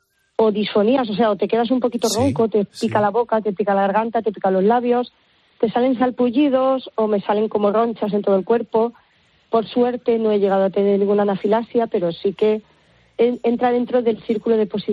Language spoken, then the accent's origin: Spanish; Alcázar de San Juan, Castilla-La Mancha, Spain; De Alcázar de San Juan.